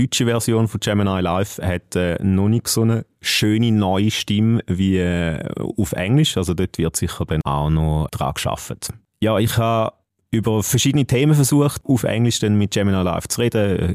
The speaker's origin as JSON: {"language": "German", "region": "St. Gallen", "country": "Switzerland", "accent": "St. Gallen dialect", "said": "Vielleicht wegen meinem Akzent, ich weiß es nicht."}